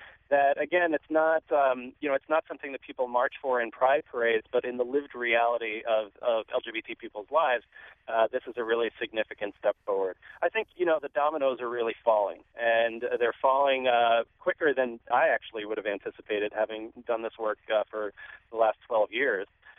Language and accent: English; Florida, United States; now in New York, United States; But if we go to my home state of Florida, where I grew up, all of a sudden it's like the marriage doesn't exist.